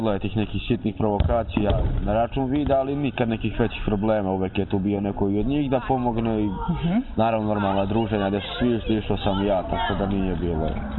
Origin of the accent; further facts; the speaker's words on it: Čajetina, Šumadija and Western Serbia, Serbia; also born or lived in Sirogojno; I detinjstvo sam proveo pa na Zlatiboru. U selu Sirogojno do neke 5-6 godine, posle smo se preselili u Čajetinu kod samog Zlatibora zbog daljeg školovanja